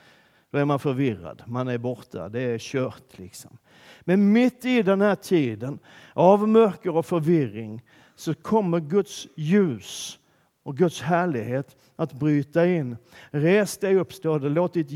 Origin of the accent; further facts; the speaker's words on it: Malmö, Skåne, Sweden; Och på de här breddgraderna så är det aldrig hemma i Malmö, där är det alltid ljust. Men här är det alltid mörkt, den här tiden på året.